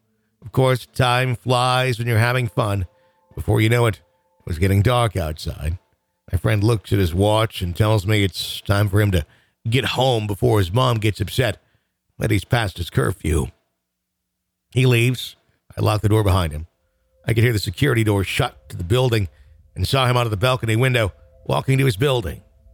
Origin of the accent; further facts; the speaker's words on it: Oswego, Michigan, United States; The apartment complex is located in Corunna, Michigan, which is next to my hometown of Oswego, Michigan.